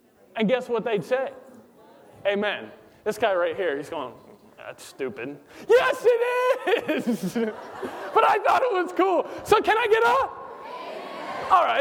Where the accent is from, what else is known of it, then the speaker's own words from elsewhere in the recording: Pensacola, Florida, United States; I'm from Florida. It's my home state. I know we're losers up in Pensacola. But I'm from Pensacola originally.